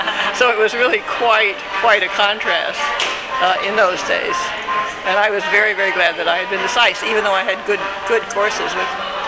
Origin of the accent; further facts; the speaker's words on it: Texas, United States; I grew up in Texas mostly, but around the country a little bit, but mostly Texas.